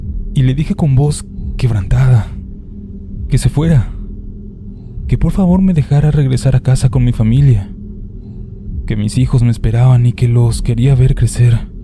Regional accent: State of Mexico, Mexico; Yo soy del Estado de México, y el viaje era para Villahermosa, Tabasco

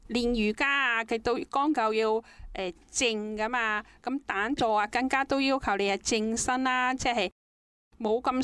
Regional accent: Hong Kong; 秋天对我哋香港人嚟讲咧，弹嘅实际上咁把握呢个时候咧，多啲出去接近下大自然

